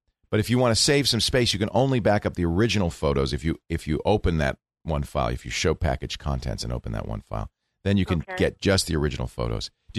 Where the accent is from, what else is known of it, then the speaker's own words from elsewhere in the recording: California, United States; as a Californian myself, if it goes down below 60, it's like, oh, turn the heat on.